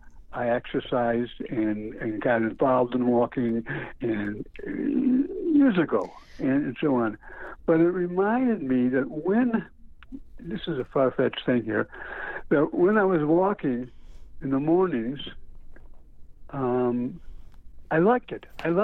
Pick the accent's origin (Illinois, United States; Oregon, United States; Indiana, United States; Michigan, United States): Michigan, United States; Detroit; born there; Especially, I was born in Detroit, so I mean, it's in my blood.